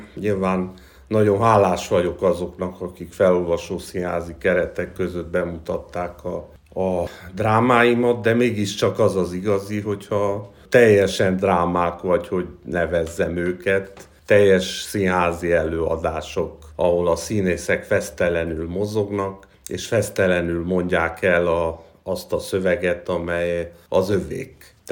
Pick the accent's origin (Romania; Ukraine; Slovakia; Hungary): Romania; Cluj-Napoca, Cluj County; 72-ben születtem Kolozsváron, 90-ben érettségiztem a Brassai Sámuel Ipari Líceumban